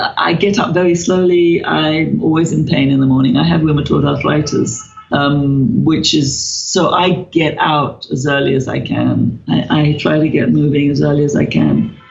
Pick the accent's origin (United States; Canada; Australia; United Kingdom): United Kingdom; England; now in India; Shruti and I alternate, which is kind of interesting. I'm an English woman living in India. She's an Indian woman living in England.